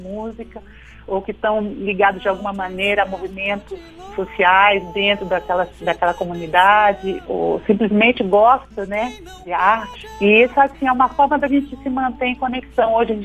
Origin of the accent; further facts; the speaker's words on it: São Paulo, Brazil; Nasci e cresci em São Paulo, capital, com gente chegando de tudo quanto é parte, né, do país